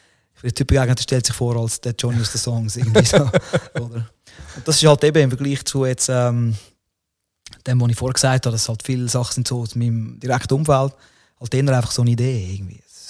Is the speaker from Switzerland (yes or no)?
yes; Switzerland; also born or lived in Italy; als Schweizer, der in Italien gelebt hat